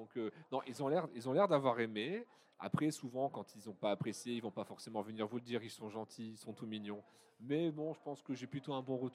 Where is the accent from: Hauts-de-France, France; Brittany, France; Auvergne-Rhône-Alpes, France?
Hauts-de-France, France; Dunkirk; je suis écrivain, ancien professeur de français dans la région, puisque je suis originaire de Dunkerque.